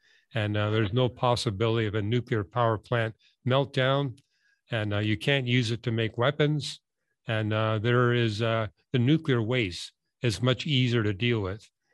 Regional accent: Canada; I grew up in Canada

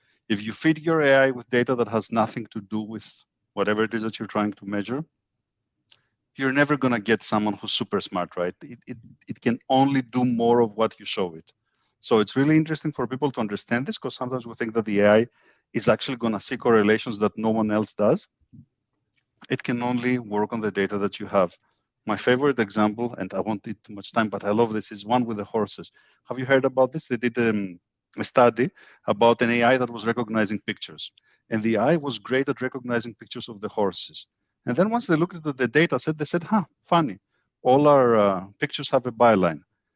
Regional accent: Greece; also born or lived in Germany / United States / Brazil; because I was born and raised in Greece, but then I had the opportunity to study in Germany. I lived in the US, I lived in Brazil for a couple of years.

